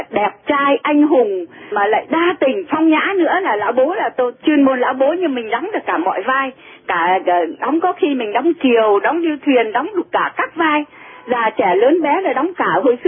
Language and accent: Vietnamese; Northern Vietnam, Vietnam; Thế tại mình là người Bắc đó, thành ra mình hiểu các cái điệu ngoài Bắc đó mà.